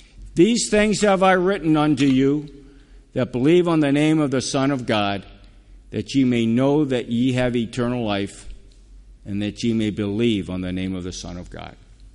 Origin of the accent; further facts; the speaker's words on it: Maryland, United States; born there; But because I was born in Maryland, so I can go along with that, right?